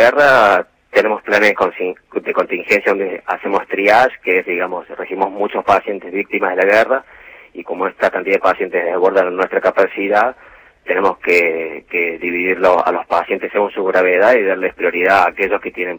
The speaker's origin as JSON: {"language": "Spanish", "region": "Córdoba", "country": "Argentina", "lives_now": "Buenos Aires, Argentina", "said": "Ahora estoy viviendo, soy de Córdoba, digamos, y ahora estoy viviendo acá en Buenos Aires"}